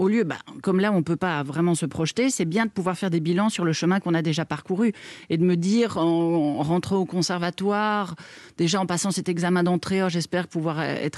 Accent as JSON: {"language": "French", "country": "Belgium", "tie": "born or raised there", "said": "Je me sens belge, je sais pas, parce que je connais la Belgique, que j'ai été élevée, que mes parents sont belges. Donc je suis toujours très fière de dire que je suis belge."}